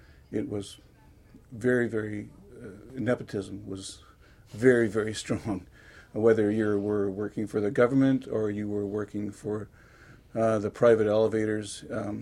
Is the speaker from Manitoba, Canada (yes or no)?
no; Thunder Bay, Ontario, Canada; Born and raised in Thunder Bay, yeah.